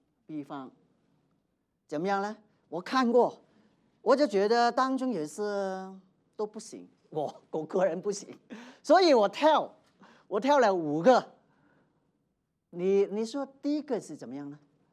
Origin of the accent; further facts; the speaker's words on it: Hong Kong; now in Denver, United States; 我从香港过来，最近呢看新闻啊、电视啊，就告诉我，原来香港现在很多人呢